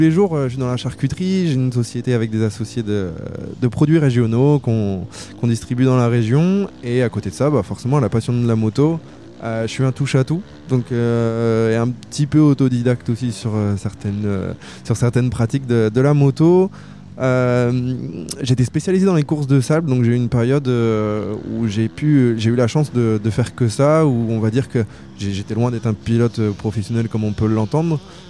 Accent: Hauts-de-France, France; j'ai 31 ans, donc je suis un gars de la région. J'habite entre Boulogne et Saint-Omer. Je suis plutôt de la Côte d'Opale.

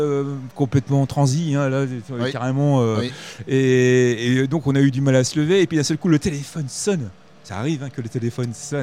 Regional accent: Lille, Hauts-de-France, France; alors nous, on est de Lille

